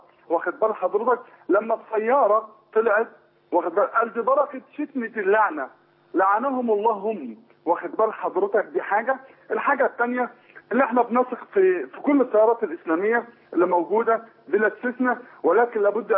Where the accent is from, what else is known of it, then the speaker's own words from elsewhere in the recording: Egypt; احنا كمصريين